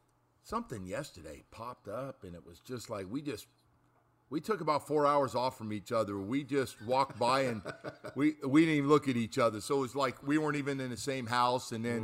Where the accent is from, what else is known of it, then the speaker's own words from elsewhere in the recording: California, United States; I thought I was growing up in California again when those Sunday games come on